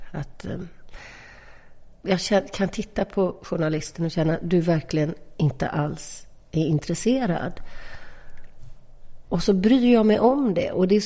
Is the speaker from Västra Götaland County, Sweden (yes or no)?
yes; Partille, Västra Götaland County, Sweden; Jag kommer från Läxby i Partille.